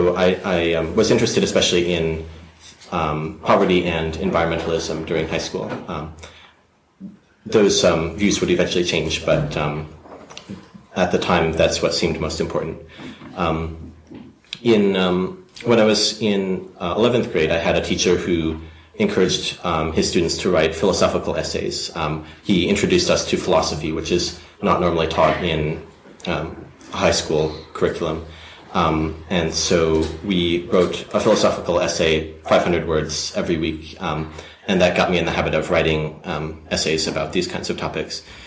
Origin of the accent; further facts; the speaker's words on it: Albany, New York, United States; I grew up in near Albany, New York, upstate New York.